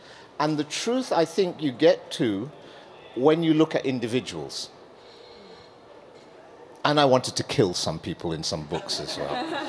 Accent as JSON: {"language": "English", "country": "United Kingdom", "tie": "born or raised there", "said": "growing up in Britain, I realized it was a search for my own identity. I am British, but like any minority"}